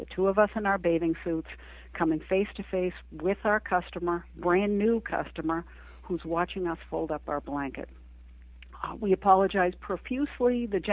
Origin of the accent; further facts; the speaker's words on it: New England, United States; we grew up in New England, and we used to spend quite a bit of time at Race Point Beach